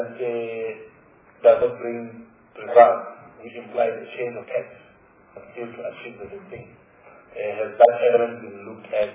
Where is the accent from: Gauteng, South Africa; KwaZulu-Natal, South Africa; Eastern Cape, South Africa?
Gauteng, South Africa; Soweto; I come from Soweto